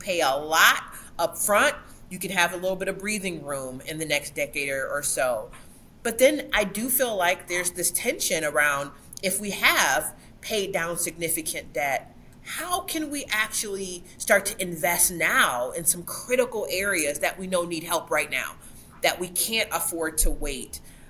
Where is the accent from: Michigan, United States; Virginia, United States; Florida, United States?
Michigan, United States; Lansing; I mean, I'm from Lansing. Every day there's a protest.